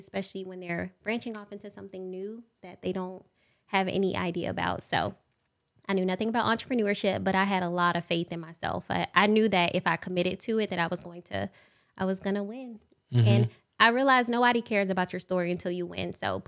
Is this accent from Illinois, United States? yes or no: no; Miami, Florida, United States; Originally, I'm from Miami, Florida. And I became an entrepreneur almost 2 years ago.